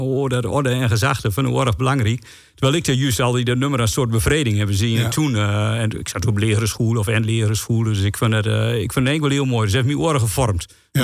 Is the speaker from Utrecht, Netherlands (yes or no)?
no; Overijssel, Netherlands; born there; Ik ben geboren in Gierum. Ja. Dus bijna Ommen.